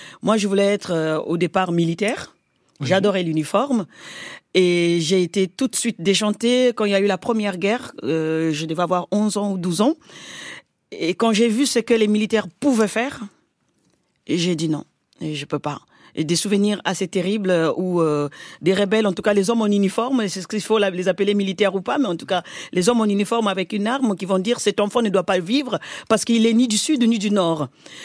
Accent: Kimbedi, Bouenza, Republic of the Congo; moi, je viens d'un petit village où j'ai été élevée au Congo par ma grand-mère. Le village s'appelle Kitundu à Kimbedi.

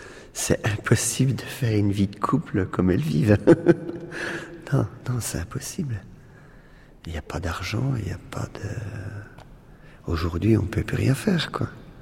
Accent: Poligny, Bourgogne-Franche-Comté, France; D'ailleurs, on n'a jamais quitté le canton de Poligny. Et on était à l'école juste à côté.

